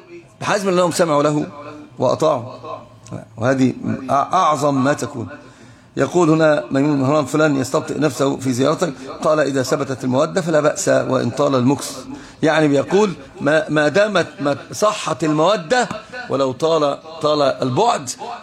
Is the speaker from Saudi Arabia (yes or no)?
no; Upper Egypt, Egypt; لذلك احنا عندنا في الصعيد كلام يعني مثل هذا.